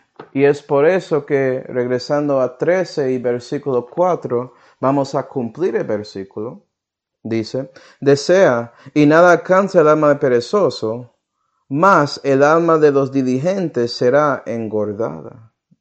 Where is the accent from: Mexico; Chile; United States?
United States; born there; porque nací en América, un lugar que ya tenía el sistema de...